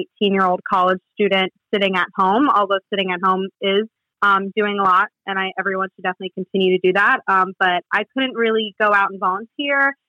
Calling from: Raleigh, North Carolina, United States; Raleigh, North Carolina.

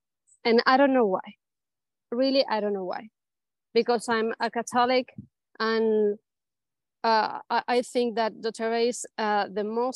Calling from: Chile; English is a second language; Hello, everyone. I'm from Chile.

